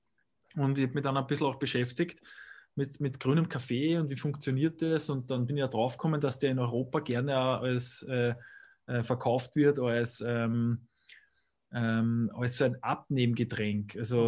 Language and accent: German; Austria; Aus dem Grund war das für uns halt immer sehr wichtig, als Österreicher, als Patrioten, dass wir sagen, wir haben so viele tolle Sachen in unserem Land